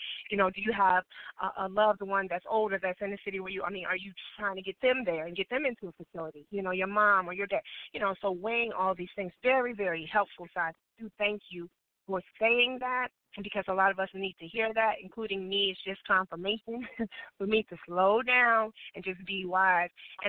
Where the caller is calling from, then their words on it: Dallas, Texas, United States; I'm calling from Dallas, Texas.